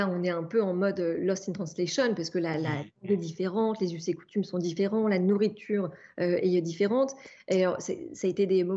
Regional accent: Normandy, France; born there; c'est vrai que je suis née en Normandie, dans une famille d'industriels

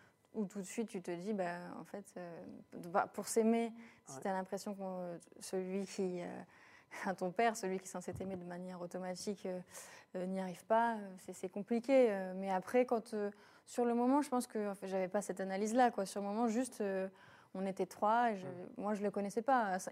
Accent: Caen, Normandy, France; now in Paris, France; Moi, je suis normande, ça va faire 11 ans que je suis ici.

